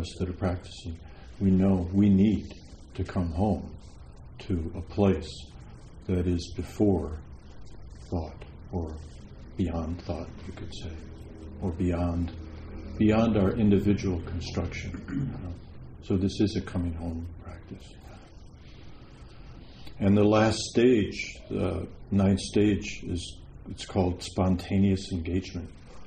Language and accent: English; Wisconsin, United States; I'm from Wisconsin.